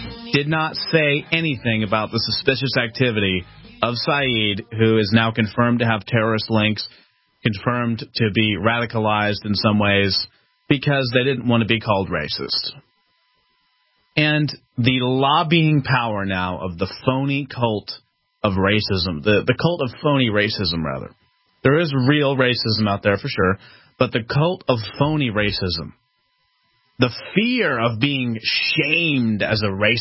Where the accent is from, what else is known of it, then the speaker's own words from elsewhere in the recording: Northeast, United States; Number one, I'm from the Northeast, and I'm around 99% of the people that are the most liberal people in the world.